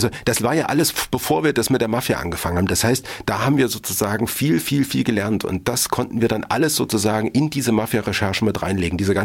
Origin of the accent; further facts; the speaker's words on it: Erfurt, Thuringia, Germany; also born or lived in Heilbad Heiligenstadt; Also meine Familie, wir sind 1980 nach Erfurt gezogen. Also ich war im Prinzip 10.